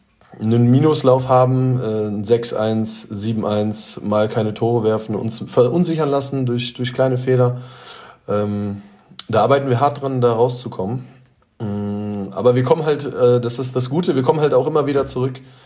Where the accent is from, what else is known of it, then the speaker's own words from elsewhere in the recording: Detmold, North Rhine-Westphalia, Germany; Ich komme aus Detmold oder bin in Detmold geboren.